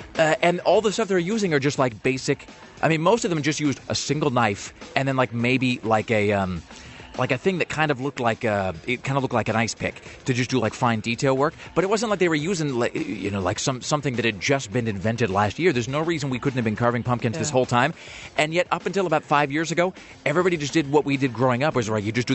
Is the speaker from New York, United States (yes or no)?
no; Kennewick, Washington, United States; We also got some news from my hometown of Kennewick, Washington, courtesy of listener Dan.